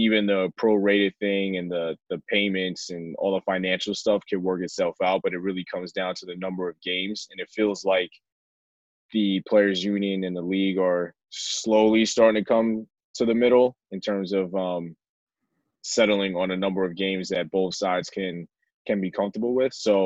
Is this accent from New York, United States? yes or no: yes; Bronx, New York, United States; And I'm born and raised in the Bronx, so naturally I'm with the New York Yankees.